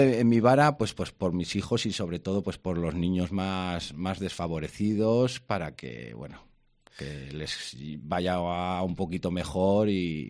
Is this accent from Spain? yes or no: yes; La Rioja, Spain; Tenemos un acento que no se nos puede ni aguantar, de lo chulos que somos y lo guapos.